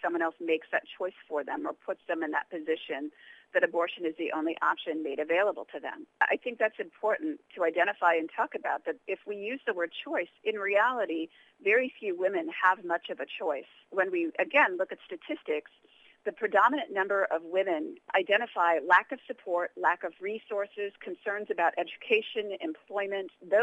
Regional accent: United States; You know, I come from the United States, where we have 1.2 million abortions a year.

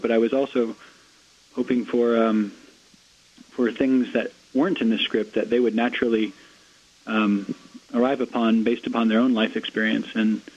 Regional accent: Los Angeles, California, United States; No, I'm from Los Angeles, but I've traveled there for about a decade now.

